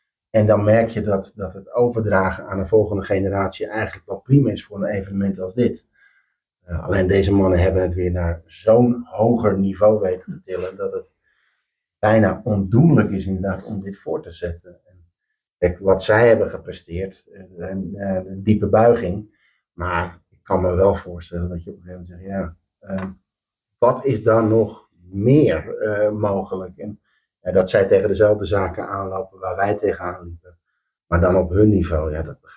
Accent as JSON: {"language": "Dutch", "town": "Alphen aan den Rijn", "region": "South Holland", "country": "Netherlands", "tie": "born or raised there", "said": "zoals ik ben geboren en getogen in Alphen aan den Rijn, onderdeel van mijn leven."}